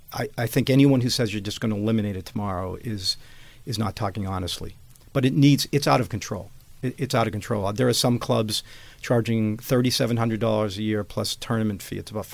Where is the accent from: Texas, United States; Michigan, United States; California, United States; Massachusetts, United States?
Massachusetts, United States; Boston; Pleased to say that Boston became one of 9 World Cup sites. My hometown did that for my hometown.